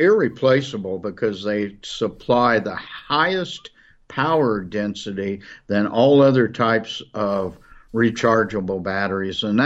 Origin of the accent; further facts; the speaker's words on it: Missouri, United States; five of which are in the viburnum trend of my home state of Missouri